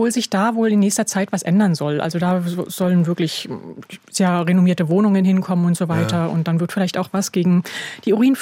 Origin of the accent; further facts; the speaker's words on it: Berlin, Germany; also ich komme aus Berlin